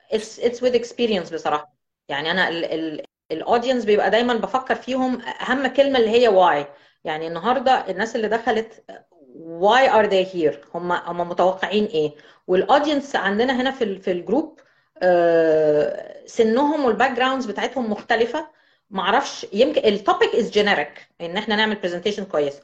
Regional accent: Egypt; وبالذات ان انا لوكال من مصر، عرفت هم غالبا مشاكلهم ايه

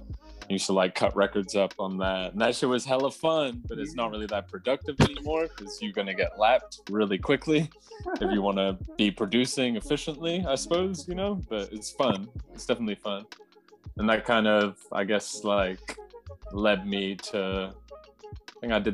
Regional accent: Portsmouth, South East England, United Kingdom; also born or lived in Orlando, United States; I grew up in Portsmouth in England, so that's down south. Not this kind of, it's a bit crummy, you know, it's not that nice.

